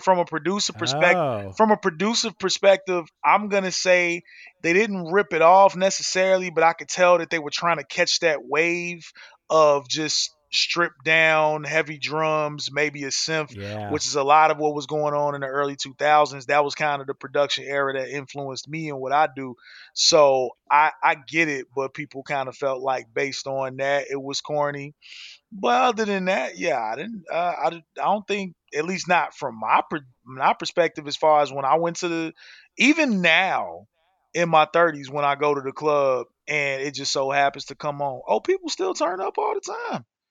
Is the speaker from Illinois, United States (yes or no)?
yes; Chicago, Illinois, United States; now in Arizona, United States; keep in mind, I live in Arizona, but I grew up in Chicago.